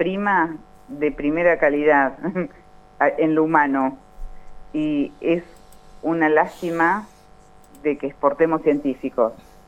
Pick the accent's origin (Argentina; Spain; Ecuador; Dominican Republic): Argentina; Comodoro Rivadavia, Chubut; De hecho, nosotros somos de Chubut, de Comodoro Rivadavia, y acá no hay un especialista que sea de esto.